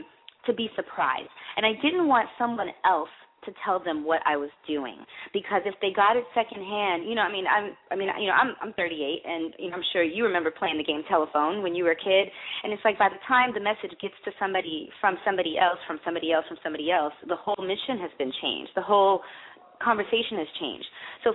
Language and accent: English; Michigan, United States; I grew up in Michigan where there's nothing to do.